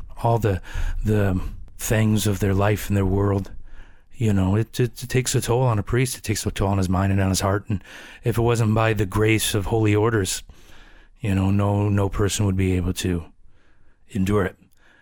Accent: United States; I'm from the United States, and I know there's a variety of people from around the world that listen to this

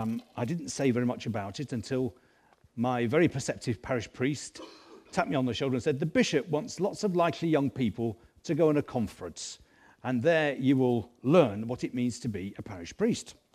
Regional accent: Salford, North West England, United Kingdom; born there; Well, I was born in Salford, Greater Manchester, in 1952. I'm still part of that generation that was born just before rationing finished

